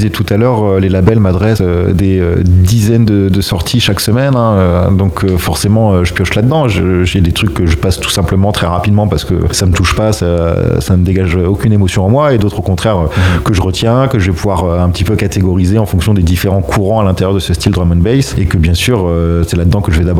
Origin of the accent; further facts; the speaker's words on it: Caen, Normandy, France; moi je suis originaire de Caen, mes camarades aussi, dans le Factory Crew